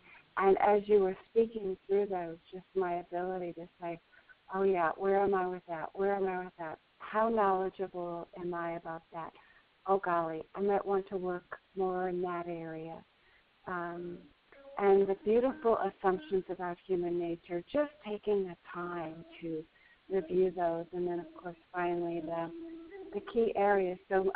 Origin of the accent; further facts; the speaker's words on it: Denver, Colorado, United States; I'm from Denver, Colorado